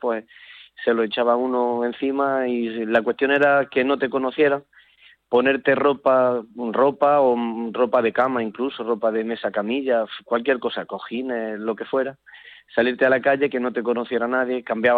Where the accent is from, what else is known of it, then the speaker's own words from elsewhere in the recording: Torreperogil, Andalusia, Spain; Aquí en mi pueblo, en Torreperogil, el carnaval